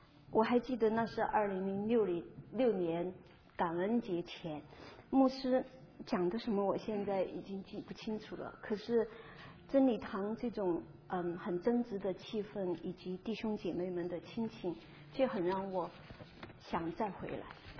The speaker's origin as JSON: {"language": "Chinese", "country": "China", "tie": "born or raised there", "said": "我呢，因为从小是生活在中国大陆"}